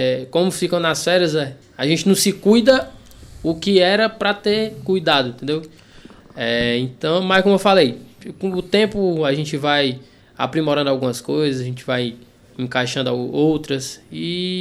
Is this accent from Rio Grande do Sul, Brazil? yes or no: no; Quixadá, Ceará, Brazil; Eu sou natural de Quixadá, Ceará.